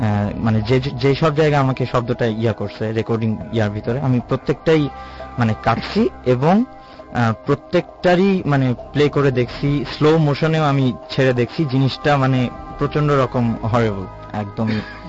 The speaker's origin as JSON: {"language": "Bangla", "town": "Rajshahi", "region": "Rajshahi Division", "country": "Bangladesh", "tie": "born or raised there", "said": "দেন আমি আমার হোম টাউনে যাই রাজশাহীতে"}